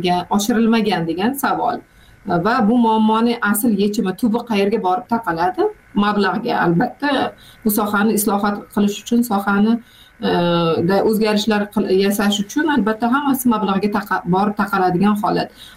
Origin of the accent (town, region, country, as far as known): Jizzakh Region, Uzbekistan; born or raised there